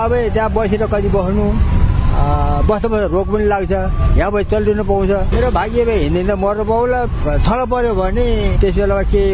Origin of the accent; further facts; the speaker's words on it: Kakani, Bagmati, Nepal; नुवाकोट जिल्ला ककनी गाउँपालिका ward number 7।